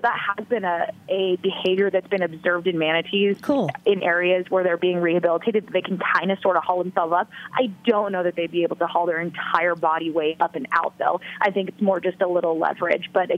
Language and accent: English; California, United States; because I have so many friends from Florida, but I'm from California, so I have all my friends there.